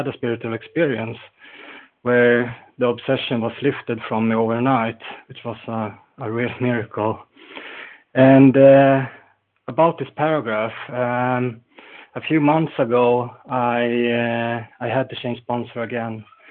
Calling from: Falun, Dalarna County, Sweden; English is a second language; And I'm calling from Falun in Sweden

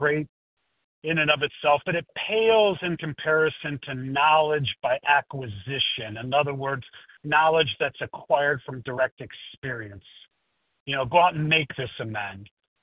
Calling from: Chicago, Illinois, United States; No, I'm in Chicago.

